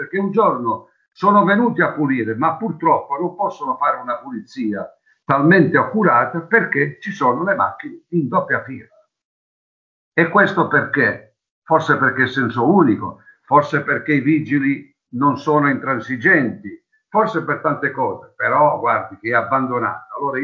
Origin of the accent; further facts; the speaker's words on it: Capua, Campania, Italy; sono di Capua. Abito in via Nicolai.